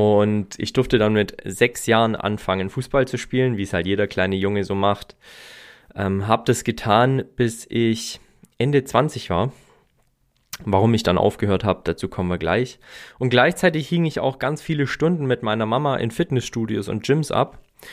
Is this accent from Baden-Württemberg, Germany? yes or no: yes; Herrenberg, Baden-Württemberg, Germany; Ich durfte ein Gymnasium besuchen hier in der Nähe von Stuttgart. Herrenberg ist mein Heimatort und ging da aufs Gymnasium.